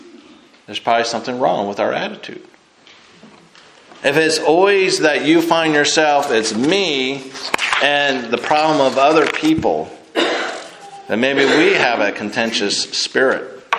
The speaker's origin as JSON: {"language": "English", "region": "California", "country": "United States", "tie": "born or raised there", "said": "Now, growing up in California during the 70s, I bring this up every now and then"}